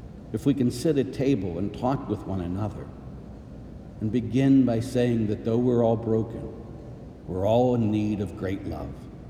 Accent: Pittsburgh, Pennsylvania, United States; when I was growing up in Pittsburgh, we would have race riots.

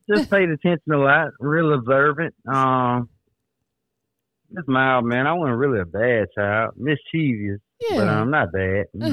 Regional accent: Mississippi, United States; also born or lived in Illinois; I'm raised here, but I was born in Illinois, but I moved to Mississippi early in my childhood.

